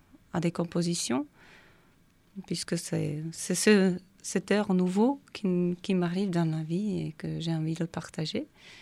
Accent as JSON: {"language": "French", "country": "Czechia", "tie": "born or raised there", "second_language": "French", "said": "qu'il y en a moins que quand j'étais petite, moi en Tchéquie"}